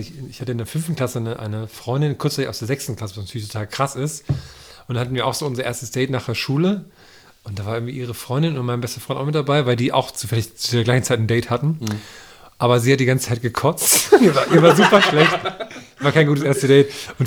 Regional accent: Thuringia, Germany; Ich komme so aus Thüringen, aus dem Wald

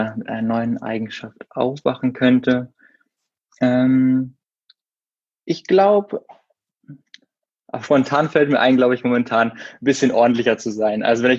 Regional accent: Berlin, Germany; ich komme aus Berlin und bin so auch in Berlin geboren, habe auf der Artistenschule absolviert und mein Abi gemacht

